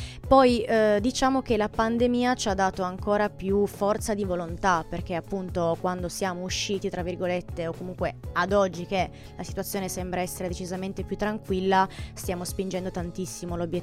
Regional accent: Settimo Torinese, Piedmont, Italy; Io sono di Settimo Torinese, quindi ne ho fatti tanti a Settimo Torinese, ne ho fatti tanti a Torino

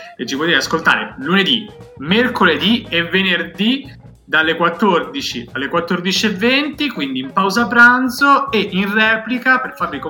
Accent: Pisa, Tuscany, Italy; now in Turin, Italy; vengo da Pisa e finalmente mi sono trasferito a Torino.

